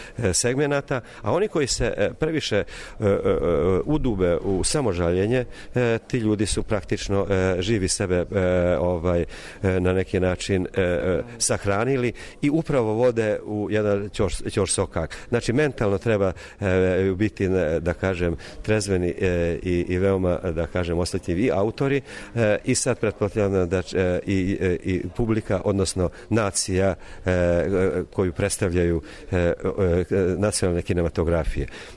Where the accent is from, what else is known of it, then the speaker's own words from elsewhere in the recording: Serbia; ja koji kao Mađar iz Srbije posmatram situaciju